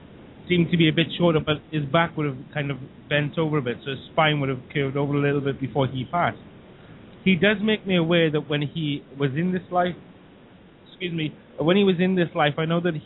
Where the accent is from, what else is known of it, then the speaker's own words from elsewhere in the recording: Wales, United Kingdom; we're all from South Wales.